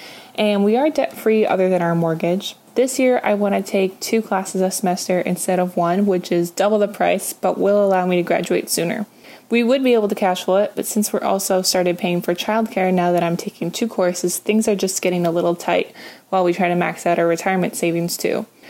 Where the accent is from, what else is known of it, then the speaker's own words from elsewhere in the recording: Victoria, British Columbia, Canada; I'm from Victoria in British Columbia, Canada.